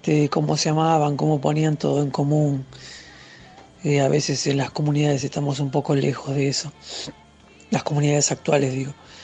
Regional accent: Buenos Aires, Argentina; soy de Buenos Aires.

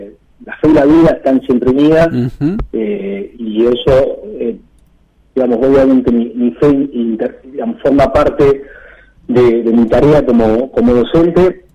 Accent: Argentina; como argentinos creo que estamos obligados a mirar el mundo de la periferia

